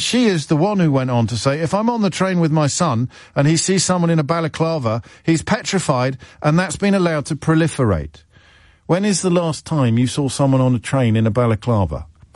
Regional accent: Kidderminster, West Midlands, United Kingdom; now in London, United Kingdom; Remember, I grew up in Kidderminster. which is very parochial, very provincial town. I love it. I live in London.

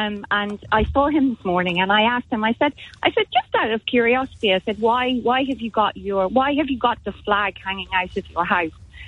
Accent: United Kingdom; born there; Now, I was born in the UK. I have a British passport.

